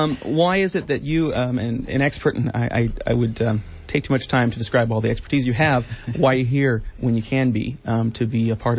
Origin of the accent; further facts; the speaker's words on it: Ben Lomond, California, United States; I grew up in Ben Lomond, spent a lot of time in Santa Cruz, and of course all of them down the coast of California.